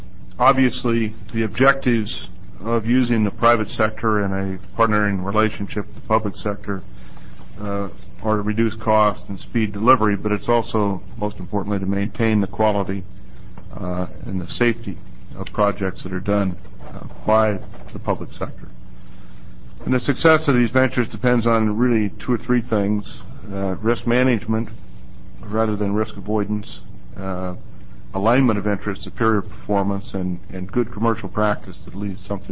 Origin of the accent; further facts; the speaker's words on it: Pendleton, Oregon, United States; In terms of my background, Jim left out the most important part. I was raised in Pendleton, Oregon, and played in the state basketball tournament when I was still at MacArthur Court, so that's a long time ago.